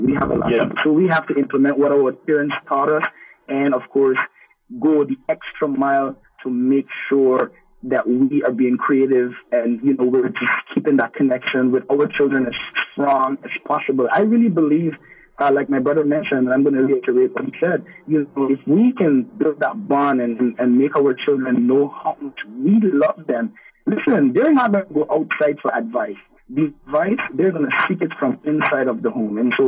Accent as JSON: {"language": "English", "country": "Guyana", "tie": "born or raised there", "said": "And so growing up in Guyana, apart from the discipline, one of the things I grew with is unconditional love."}